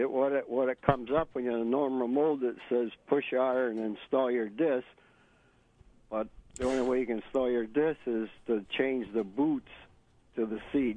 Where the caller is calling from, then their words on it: Newark, New York, United States; I'm calling from Newark, New York.